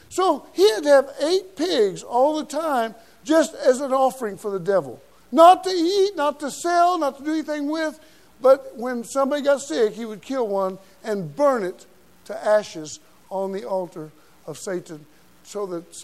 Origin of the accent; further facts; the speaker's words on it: Oklahoma, United States; accent: Okie; I'm from Oklahoma, so forgive my Okie, but y'all come, huh?